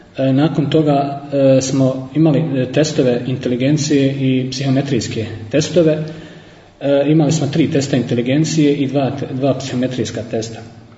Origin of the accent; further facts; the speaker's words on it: Kakanj, Federation of Bosnia and Herzegovina, Bosnia & Herzegovina; Rođen sam u Kaknju, gdje sam i odrastao i završio tu svoje osnovno i srednjoškolsko obrazovanje.